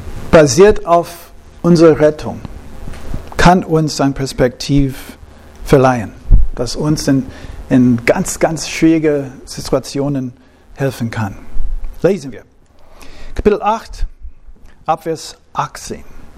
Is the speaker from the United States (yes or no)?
yes; United States; now in Germany; Damals war das eine sichere Sache in den Staaten, wo ich aufgewachsen bin.